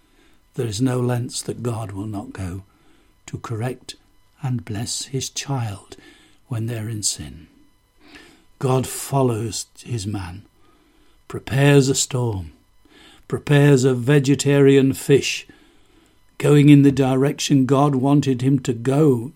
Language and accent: English; East Midlands, United Kingdom; accent: Lincolnshire; That's my Lincolnshire thing. I said, "Lord, I'm just from Lincolnshire. Nobody from the Fens became a preacher."